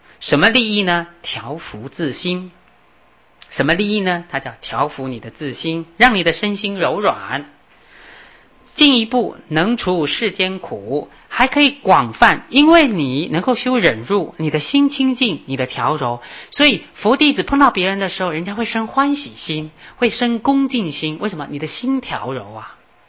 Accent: China; 就像我们中国人讲，小不忍则乱大谋

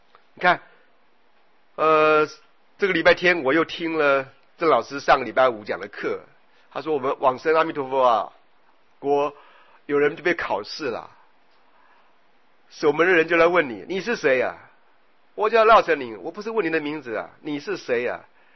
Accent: Taiwan; 如是种类，我是台湾人，如是种姓， … 如是饮食，我喜欢吃面食，如是领纳，若苦若乐，我算是比较积极的，可是常常有忧郁的感受，我今年呢52岁

